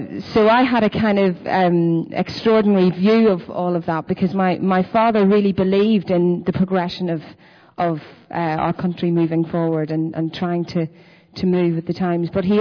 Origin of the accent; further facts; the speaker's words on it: Northern Ireland, United Kingdom; when I grew up in Northern Ireland in the 70s, and I was, I'm lucky on many levels. My father is Irish, my mother's Italian